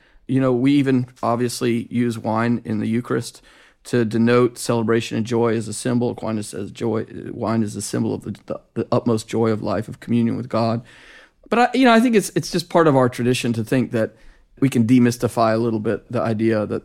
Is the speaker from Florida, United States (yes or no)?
no; Georgia, United States; a not very culturally elevated poetry of my own about growing up in Southeast Georgia